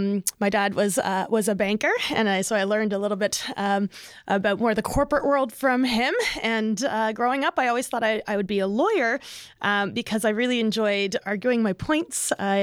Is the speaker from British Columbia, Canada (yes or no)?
no; Mississauga, Ontario, Canada; so I grew up in Mississauga, just out of Toronto. I'm an only child.